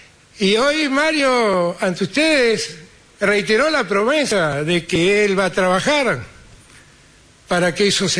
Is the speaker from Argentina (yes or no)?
yes; Argentina; mi compromiso como argentino